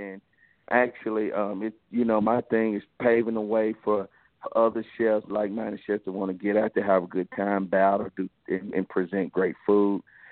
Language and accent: English; Mississippi, United States; Growing up in Mississippi, we did things from making pizzas from scratch, of course. We did a lot of stuff with chickens because we had a chicken farm.